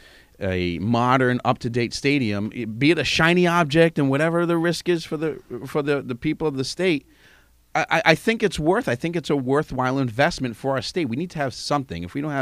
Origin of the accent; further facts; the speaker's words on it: Pawtucket, Rhode Island, United States; I grew up in Pawtucket. I remember going to the Paw Sox for many, many years.